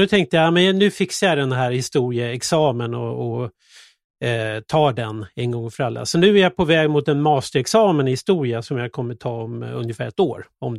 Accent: Tyresö, Stockholm County, Sweden; jag är uppvuxen i Tyresö med två stycken musiklärarföräldrar.

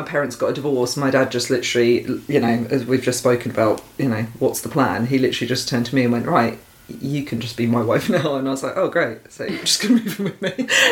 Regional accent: East of England, United Kingdom; growing up in Essex, you know, especially during the time of the Gulf War

